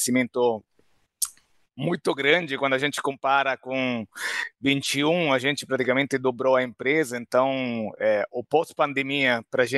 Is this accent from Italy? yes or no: yes; Rome, Lazio, Italy; Portuguese is a second language; moved away as an adult; also born or lived in Spain; now in Brazil; de origem de Roma, né? Muitas vezes o romano prefere falar quase romano que italiano, né? Mas sou italiano. Eu morei na Espanha antes do Brasil 6 anos e moro aqui há 25 anos, né?